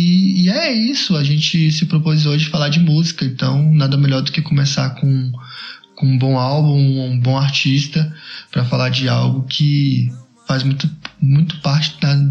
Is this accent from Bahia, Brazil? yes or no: yes; Salvador, Bahia, Brazil; Porque ele é de Salvador e eu sou de Salvador também.